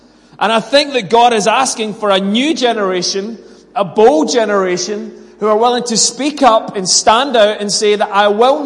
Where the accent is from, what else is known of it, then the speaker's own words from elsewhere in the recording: United Kingdom; We're so British that we never say anything, but we tut and we roll our eyes.